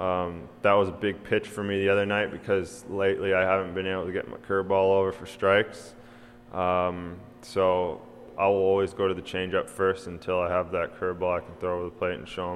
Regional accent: Canada; we're both from Canada, so whenever you got a fellow Canadian, you kind of bond with each other

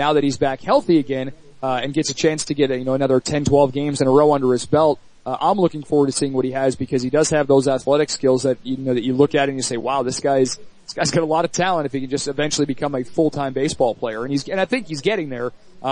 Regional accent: New England, United States; Maybe it was growing up in New England, seeing a guy like Trot Nixon

